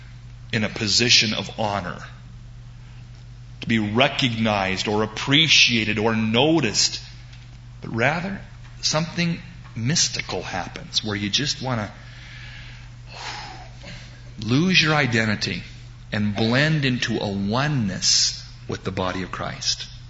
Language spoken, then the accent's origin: English; United States; I'm not assuming that because I'm an American, I'm going to heaven.